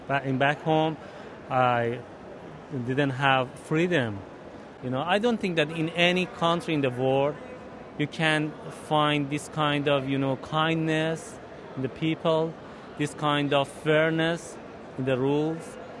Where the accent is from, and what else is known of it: Iran